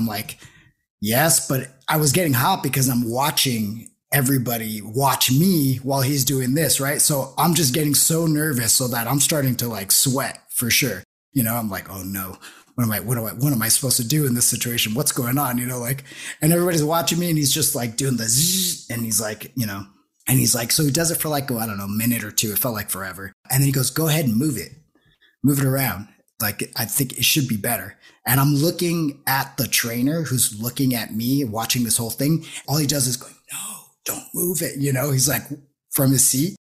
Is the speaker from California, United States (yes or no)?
yes; Los Angeles, California, United States; born there; I'm actually Puerto Rican, and I've never been to Cuba. I was born in Los Angeles.